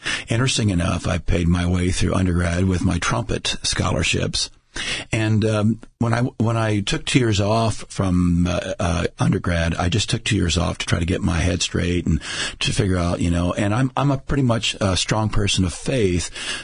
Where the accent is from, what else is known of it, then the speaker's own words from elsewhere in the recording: Parkersburg, West Virginia, United States; also born or lived in Washington; I was born in Washington State, and then not long after my birth, my mother and father divorced, and so we moved back to the East Coast with my grandparents, actually in Parkersburg, West Virginia.